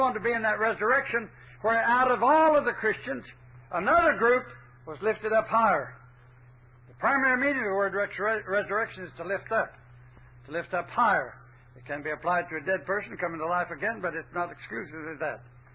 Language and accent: English; Texas, United States; I'm from Texas.